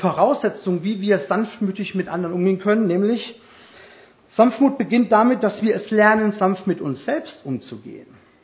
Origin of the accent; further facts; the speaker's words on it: Hesse, Germany; Ich denke da an eine Erfahrung aus meinem Heimatdorf in Hessen.